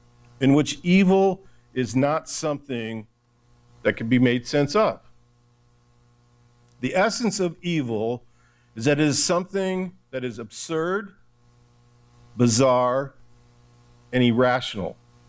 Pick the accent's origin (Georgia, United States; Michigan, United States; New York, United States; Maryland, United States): Michigan, United States; Detroit; I grew up in Detroit and Lincolns were the top of the top, them and Cadillacs.